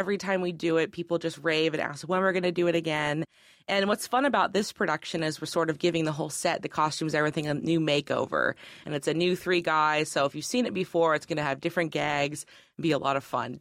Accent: West Chester, Ohio, United States; But I'm from Westchester myself.

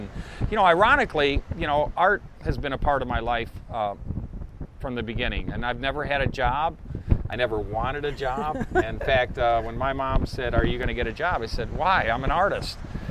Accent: Michigan, United States; I did. Yeah, I grew up in Michigan in the Midwest.

